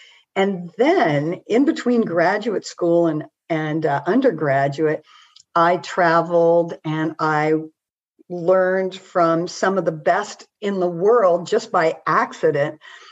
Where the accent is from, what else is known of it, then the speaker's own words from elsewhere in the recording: Montana, United States; Well, I grew up in Montana and I grew up in kind of a ranching community.